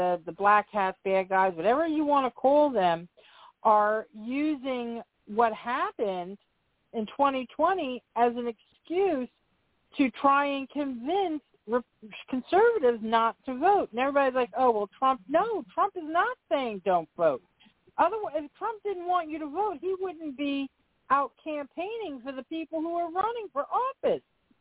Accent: United States; We're American. We will win. We are. That's what Americans do.

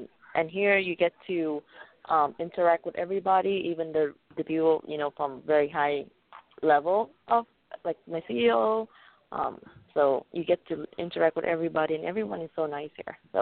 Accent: Vietnam; English is a second language; now in United States; Okay, well, I was born and raised in Vietnam, and we moved here about 6 years ago

